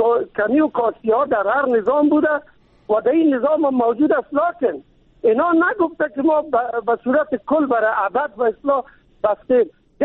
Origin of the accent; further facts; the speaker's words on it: Kabul, Afghanistan; ما از کابل هستم، یعنی و در قوم تاجک، ولی مسلمان افغان دوست.